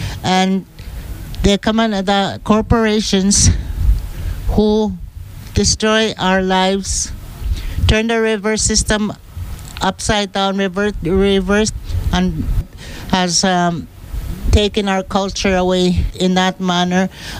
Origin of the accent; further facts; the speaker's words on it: Cross Lake, Manitoba, Canada; I'm from Pimichikamak, a community in Cross Lake, northern Manitoba, in Canada.